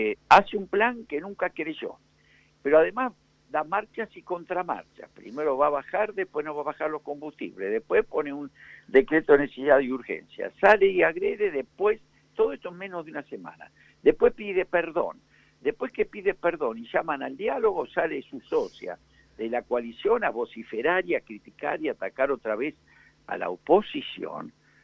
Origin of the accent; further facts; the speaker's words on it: Argentina; se lo pedimos de verdad como argentinos